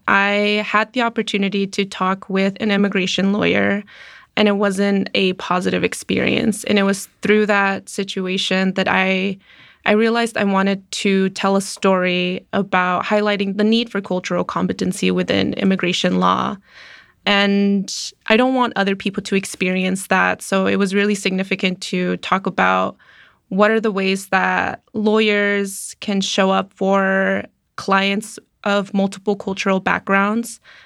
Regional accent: United States; Being Mexican American, I have an intimate closeness with Latinidades here in the US

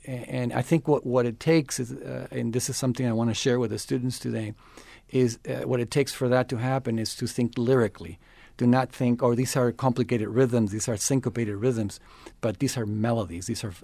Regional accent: Venezuela; now in United States; Growing up in Venezuela, when I was growing up, there was not a lot of emphasis on the very rich folk music like there is right now

